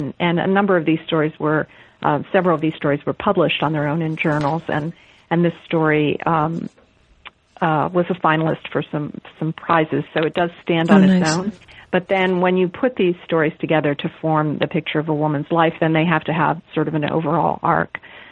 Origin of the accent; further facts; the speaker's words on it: the North, United States; I grew up in the North, and it was not a name that I was familiar with.